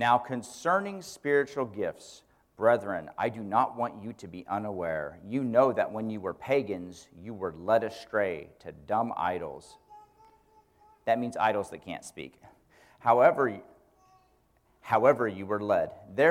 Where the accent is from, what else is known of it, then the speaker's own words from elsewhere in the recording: Kansas, United States; I grew up in Kansas thinking that the King James Bible was the Bible that Jesus read